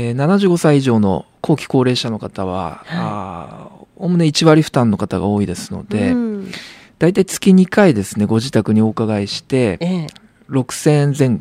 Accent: Suzuka, Mie, Japan; 私の出身が三重県の鈴鹿市でして

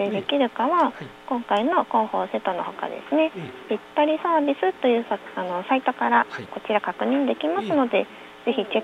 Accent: Seto, Aichi, Japan; で私瀬戸出身なので、

